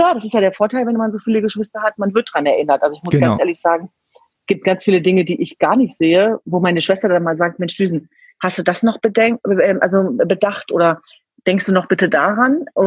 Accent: Hanover, Lower Saxony, Germany; Also ich bin in Hannover-Linden sozusagen aufgewachsen. Ich bin geboren in der Landesfrauenklinik in der Nordstadt. Und ich bin Gott froh, dass ich in Hannover zur Welt kommen durfte

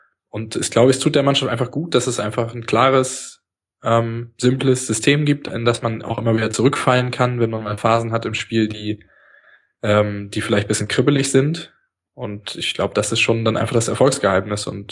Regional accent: Berlin, Germany; Ich bin Berliner.

